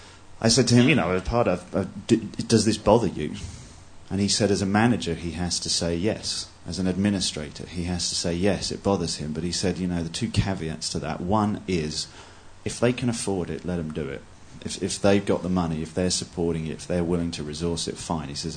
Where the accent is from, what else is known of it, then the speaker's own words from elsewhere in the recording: Manchester, North West England, United Kingdom; from Manchester.